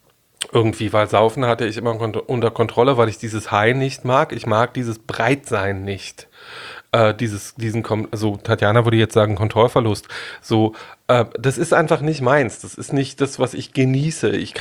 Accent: East Germany, Germany; Ich bin in der DDR groß geworden

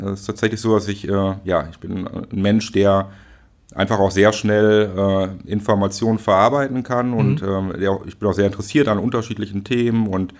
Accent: Schöppingen, North Rhine-Westphalia, Germany; Ich komme aus Schöpping sozusagen. Ja. Ich bin in Schöpping groß geworden.

